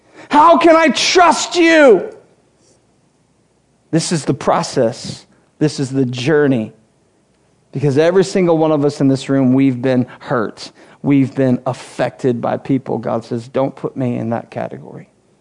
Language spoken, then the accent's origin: English; United States; Well, I'm an American. I live in the greatest land in all the world.